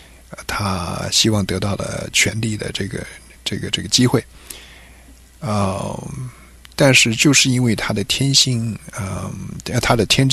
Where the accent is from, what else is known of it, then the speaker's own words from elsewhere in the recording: Taiwan; 我是一个在那边长大的人，我不可能对这块我长大的地方没有感情